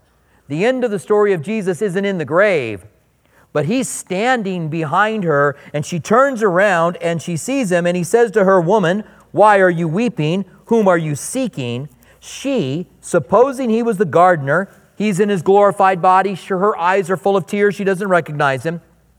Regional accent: Iowa, United States; You can tell I'm from Iowa by my name.

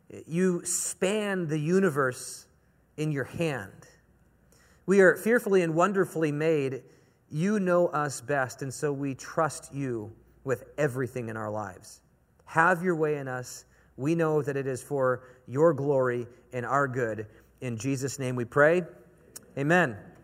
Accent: Portland, Oregon, United States; now in Orlando, United States; I'm living in Orlando, Florida. I grew up in Portland, Oregon, where there's Mount Hood.

